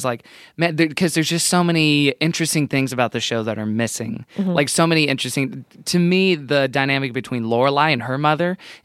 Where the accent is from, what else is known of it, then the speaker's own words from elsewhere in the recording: Texas, United States; I'm from Texas.